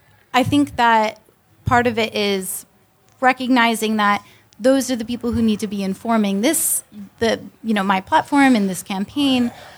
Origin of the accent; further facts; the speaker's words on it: Colombia; Because I'm from Colombia.